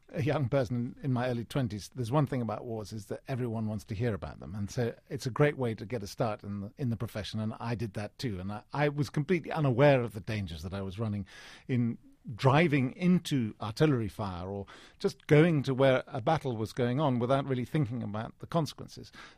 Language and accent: English; South Africa; I was brought up in, I was born in South Africa, and I spent a lot of time, my father was an archaeologist, classicist, and so I spent quite a bit of time in the Eastern Mediterranean